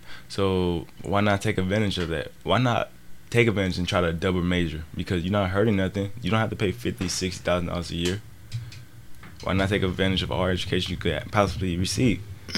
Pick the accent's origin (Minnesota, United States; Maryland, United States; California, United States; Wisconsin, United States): California, United States; Pasadena; Grew up Pasadena, California.